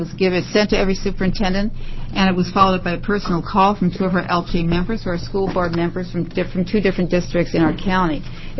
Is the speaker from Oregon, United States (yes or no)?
yes; Eugene, Oregon, United States; I'm a pediatrician from Eugene, Oregon.